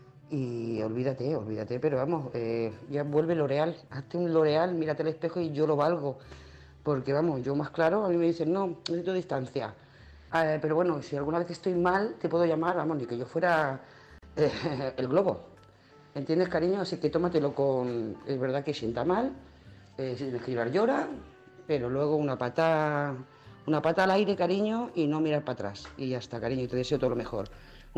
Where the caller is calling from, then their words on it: Lloret de Mar, Catalonia, Spain; de Lloret de Mar